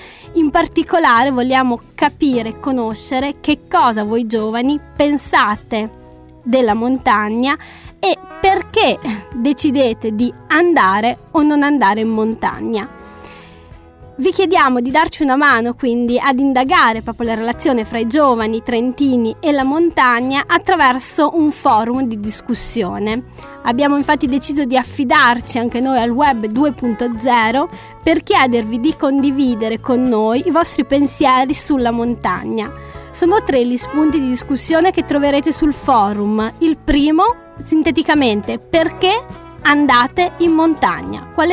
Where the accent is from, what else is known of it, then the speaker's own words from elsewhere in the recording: Tuscany, Italy; e ve lo dico io da toscana